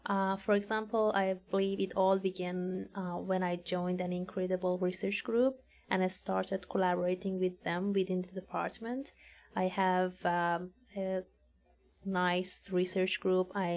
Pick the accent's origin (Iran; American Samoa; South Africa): Iran; now in Canada; And I'm originally from Iran. I'm the oldest daughter in a small, tight-knit family with just having one younger sister.